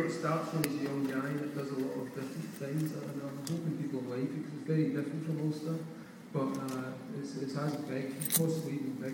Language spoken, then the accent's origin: English; Scotland, United Kingdom; It kind of is because we're both Scottish.